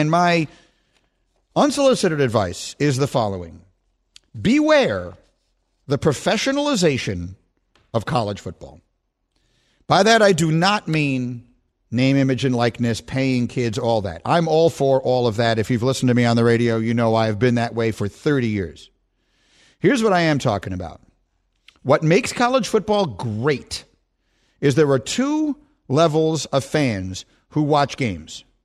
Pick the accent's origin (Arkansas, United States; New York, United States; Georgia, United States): New York, United States; New York City; I grew up in New York City. We didn't have college football teams.